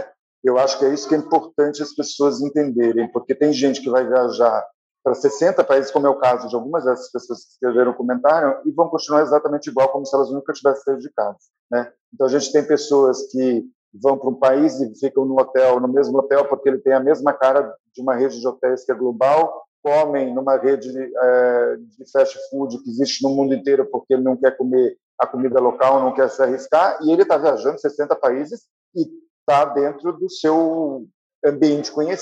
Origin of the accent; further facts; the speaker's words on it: São Paulo, Brazil; Eu sou paulista, eu tenho família de origem nordestina, então eu não sou um paulistano clássico